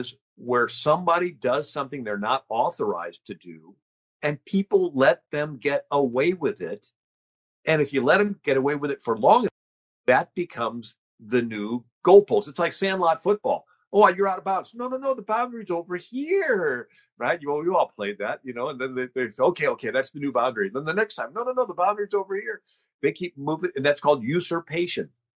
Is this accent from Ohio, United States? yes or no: no; St. Louis, Missouri, United States; I'm from St. Louis, which is 30 miles from Ferguson.